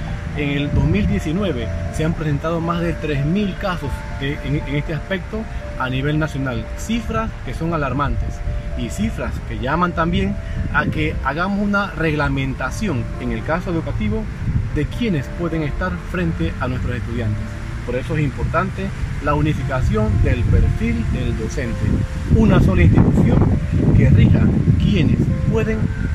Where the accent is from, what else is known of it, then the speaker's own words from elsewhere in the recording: Panama; es por ello que como panameños, como docentes, le decimos a ustedes, compañeros